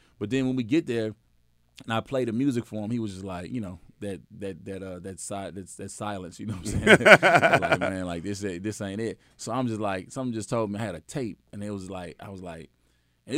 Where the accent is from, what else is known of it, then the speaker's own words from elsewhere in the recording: Memphis, Tennessee, United States; I'm a player. I'm from Memphis